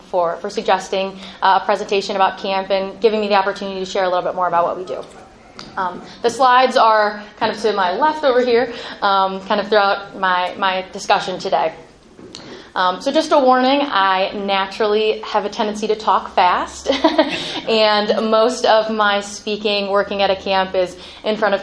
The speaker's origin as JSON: {"language": "English", "town": "Medina", "region": "Ohio", "country": "United States", "tie": "born or raised there", "said": "I grew up in Medina. I went to Medina City Schools, and I'm the oldest of three girls."}